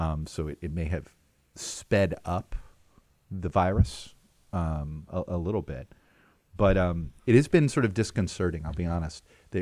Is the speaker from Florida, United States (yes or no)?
yes; Miami, Florida, United States; I am from Miami.